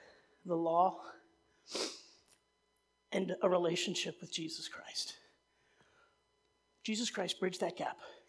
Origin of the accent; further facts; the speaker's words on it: New Jersey, United States; She's from New Jersey, we're from the Garden State.